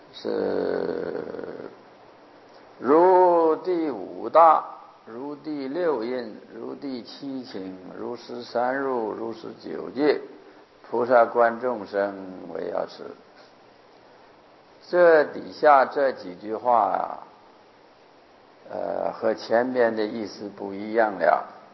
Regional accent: China; 我们中国人呢不太明显的有这种执着

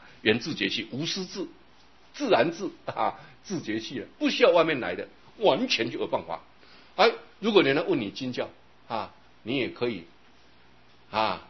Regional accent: Taiwan; 我们台湾人真的很有钱的

